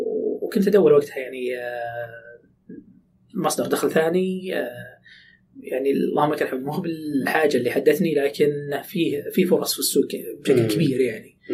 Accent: Saudi Arabia; عندنا في السعودية

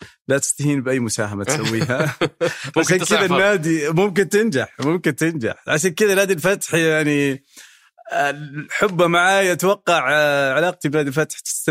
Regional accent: Eastern Province, Saudi Arabia; يمكن لأني نشأت وتربيت في منطقة الأحساء اللي منها

